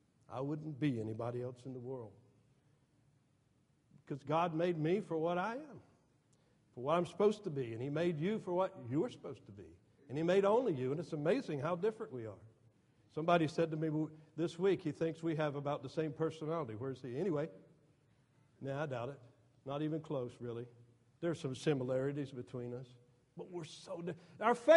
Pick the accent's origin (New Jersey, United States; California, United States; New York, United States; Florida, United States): Florida, United States; Lakeland; When I was a boy, they built Interstate 4 through my hometown of Lakeland, Florida